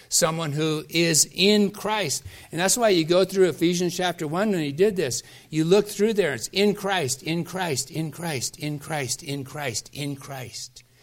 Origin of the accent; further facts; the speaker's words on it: Pacific Northwest, United States; I grew up in the Northwest when they used to do, one of the biggest industries of the Northwest was lumber.